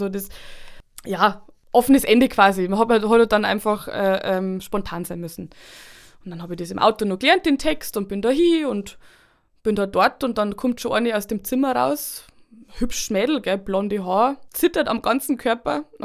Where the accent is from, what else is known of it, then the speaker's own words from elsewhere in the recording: Bavaria, Germany; accent: Upper Palatinate; Mit meinem Dialekt, mit Oberpfälzerisch. Ich meine, mittlerweile kriege ich ja manchmal wegen einem oberbayerischen Slang mit rein.